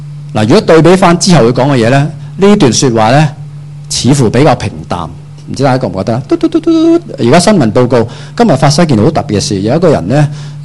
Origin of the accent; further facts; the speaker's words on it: China; 我哋中国人行街吓吐啊